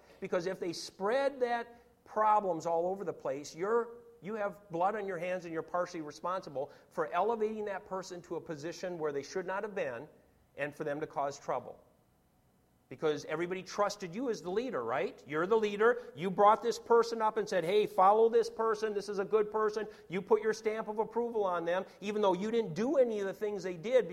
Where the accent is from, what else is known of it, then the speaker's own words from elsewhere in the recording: Minnesota, United States; It's like I've shared about me growing up in Minnesota. Everybody drank beer in Minnesota.